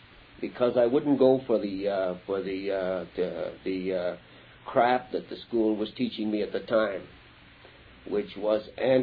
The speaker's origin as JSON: {"language": "English", "town": "Winnipeg", "region": "Manitoba", "country": "Canada", "tie": "born there", "said": "I'm a son of immigrant parents. I was born in Winnipeg in 1921."}